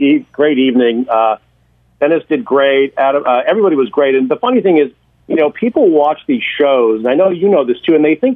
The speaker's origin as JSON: {"language": "English", "country": "Japan", "tie": "born or raised there", "said": "I was born and raised in Japan. My parents were Americans after the war."}